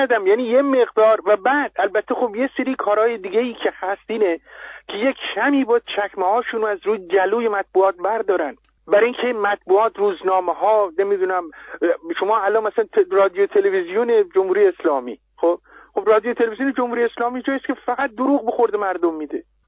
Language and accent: Persian; Mazandaran, Iran; الان من خب اصولا از مازندرانم دیگه، درست؟